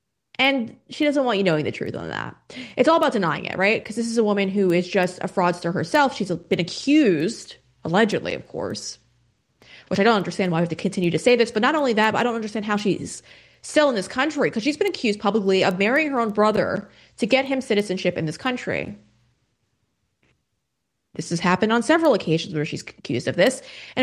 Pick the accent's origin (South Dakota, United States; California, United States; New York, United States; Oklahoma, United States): New York, United States; I'm from New York. My dad's obviously Italian